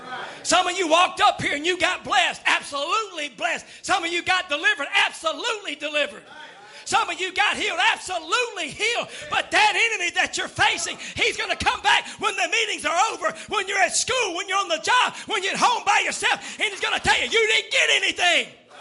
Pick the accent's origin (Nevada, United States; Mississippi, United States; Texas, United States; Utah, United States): Mississippi, United States; now in Louisiana, United States; And I'm from Mississippi. Don't hold that against me. I said I'm from there. I'm not there anymore. That's a great place to be from. Now I'm in Louisiana.